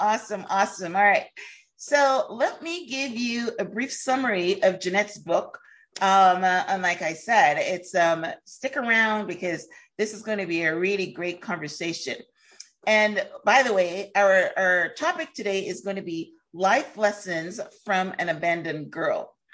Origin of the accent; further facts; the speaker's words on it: Guyana; and I'm from Guyana